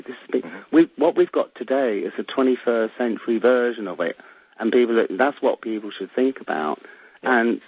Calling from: South West England, United Kingdom; I'm calling from Devon in England

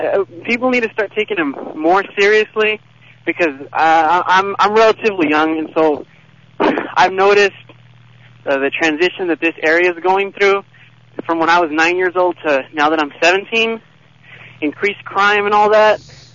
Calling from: Edinburg, Texas, United States; I'm calling from South Texas area, Edinburgh.

